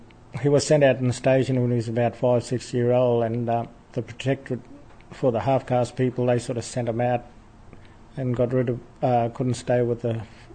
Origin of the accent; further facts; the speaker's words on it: Bloomfield Valley, Queensland, Australia; When I was a kid growing up in the Bloomfield Valley, there was hardly any cars coming, only the timber trucks and the freight truck that used to go once a week to Cairns